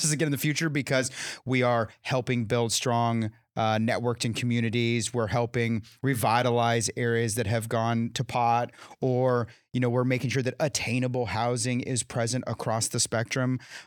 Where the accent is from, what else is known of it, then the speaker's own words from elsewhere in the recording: California, United States; Once upon a time, many moons ago, I was from California where I didn't know a number, but I knew in my heart that no one bought a home before they were 45 or 50.